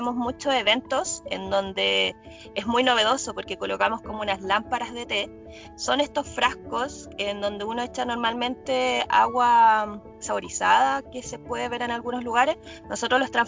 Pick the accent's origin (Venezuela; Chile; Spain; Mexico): Chile; Pudahuel, Santiago Metropolitan; born there; yo nací en Pudahuel.